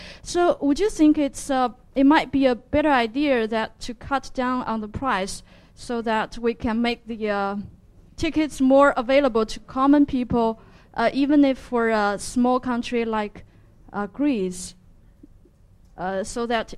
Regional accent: Beijing, China; because I'm from Beijing, which is the next hosting city.

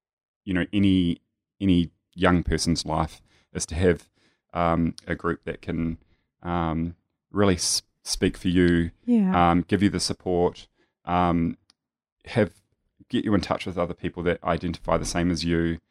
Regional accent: New Zealand; when I grew up in a very small country town in New Zealand, if you couldn't tell that I'm a New Zealander.

